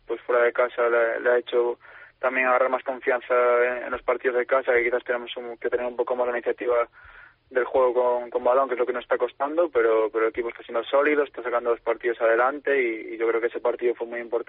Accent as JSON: {"language": "Spanish", "region": "Galicia", "country": "Spain", "said": "somos pues muchos gallegos"}